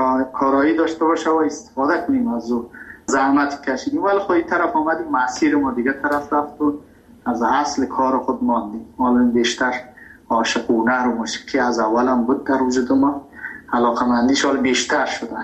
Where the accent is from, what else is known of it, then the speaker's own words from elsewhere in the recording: Afghanistan; now in Iran; ما مهاجر شدیم در ایران. من ایران که رفتم، تحصیل ما، کسی که میخواد در ایران رشد کنه تحصیل کنه به عنوان یک افغان متاسفانه نمیتونه اونقدر چانس ها دست بیاد.